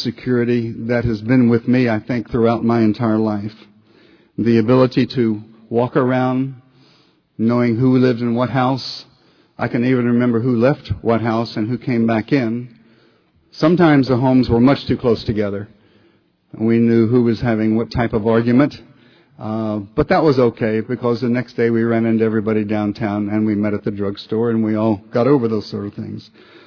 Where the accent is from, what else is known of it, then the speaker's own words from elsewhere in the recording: San Antonio, Texas, United States; born there; to come back to my home state. I was born in Texas, San Antonio